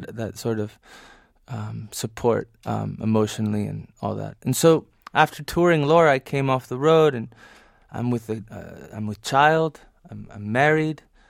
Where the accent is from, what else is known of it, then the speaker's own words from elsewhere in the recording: Florida, United States; also born or lived in Detroit, United States; I was born in Detroit. I was there for very little and then grew up pretty much in Florida.